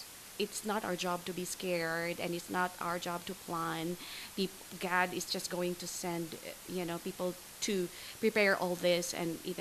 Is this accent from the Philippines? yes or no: yes; South, Philippines; You see, my hometown, the South, is one of those places in the Philippines